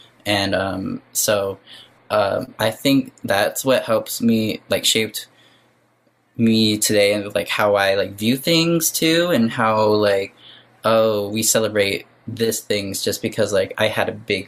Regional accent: Philippines; But as far as Filipino goes, we just eat the same thing at any typical party.

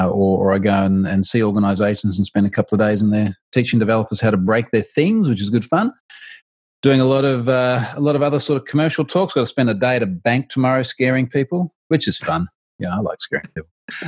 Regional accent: Australia; I think you said I'm Australian. People can probably hear that.

